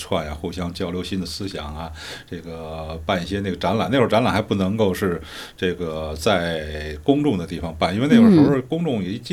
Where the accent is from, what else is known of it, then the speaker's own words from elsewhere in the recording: Beijing, China; 因为我是土生土长的北京人